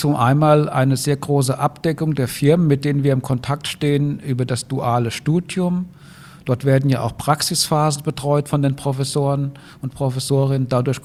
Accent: Rhineland-Palatinate, Germany; Nein, aber ich habe mich sprachlich gut angepasst. Ich bin eigentlich Rheinland-Pfälzer, aber die Zischlaute in Hessen und Rheinland-Pfalz sind sehr ähnlich, deswegen fällt es heute keine mehr auf.

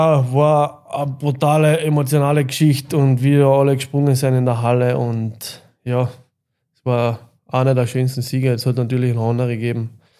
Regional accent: Linz, Upper Austria, Austria; Ja, als Linzer, wenn man da einmal gespielt hat, wird man es immer im Herzen tragen und immer vermissen.

